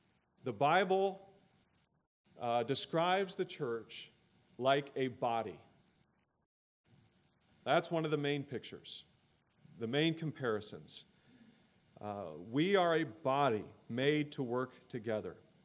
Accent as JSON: {"language": "English", "town": "Cleveland", "region": "Ohio", "country": "United States", "tie": "born or raised there", "said": "For most of my growing up years, I grew up in Cleveland area, just east of Cleveland."}